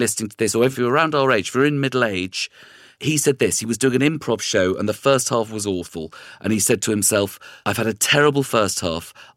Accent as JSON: {"language": "English", "region": "Scotland", "country": "United Kingdom", "accent": "Scottish", "said": "But also, I was married to a Northern Irish woman for years, and that's messed up my Scottish accent because those accents can be really close, is my quick excuse."}